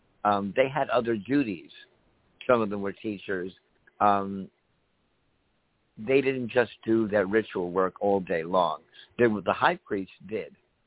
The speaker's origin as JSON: {"language": "English", "town": "Long Island", "region": "New York", "country": "United States", "said": "I'm from Long Island."}